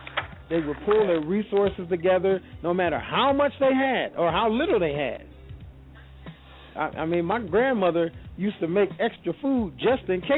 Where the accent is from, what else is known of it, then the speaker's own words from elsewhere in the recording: Buffalo, New York, United States; also born or lived in Mississippi; I grew up in Buffalo, New York, but I also spent time from about 2.5 to 8 years old and living in Mississippi in the Delta.